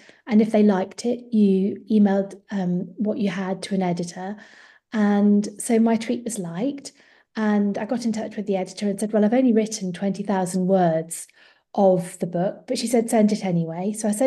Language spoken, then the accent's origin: English; Lewes, South East England, United Kingdom; And also walking around Lewes, my hometown.